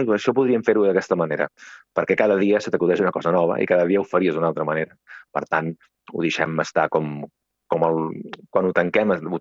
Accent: Cardona, Catalonia, Spain; sóc autor teatral i sóc de Cardona

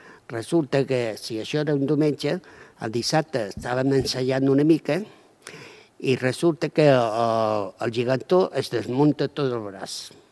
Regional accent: Moja, Catalonia, Spain; som de Moja

